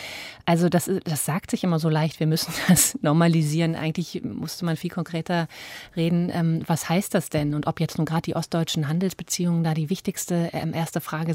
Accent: Berlin, Germany; born there; ich bin zufällig in West-Berlin geboren

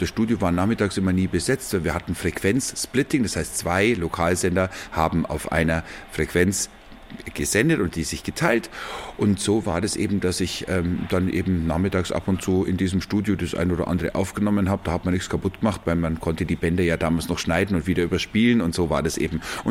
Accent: Kaufbeuren, Bavaria, Germany; also born or lived in Ammersee / Lager Lechfeld; Geboren bin ich am Ammersee. Dann sind wir umgezogen nach Lager Lechfeld, also ein Bundeswehrstandort. Und von dort dann nach Kaufbeuren irgendwann.

